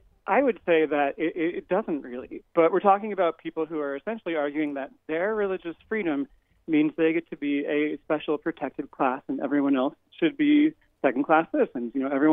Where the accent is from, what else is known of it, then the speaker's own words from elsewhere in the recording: Indiana, United States; now in Portland, United States; And I grew up in Indiana. I'm a Midwesterner, and it would be nice if I could count on equal and fair treatment in my home state, but I can't, so I moved to Portland, Oregon.